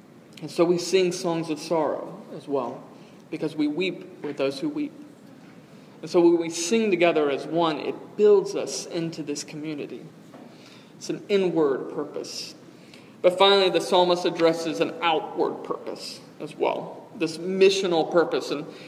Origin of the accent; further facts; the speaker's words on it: Texas, United States; also born or lived in Nashville; I transferred from Dallas Baptist University, so I grew up in Texas, transferred to Belmont University in Nashville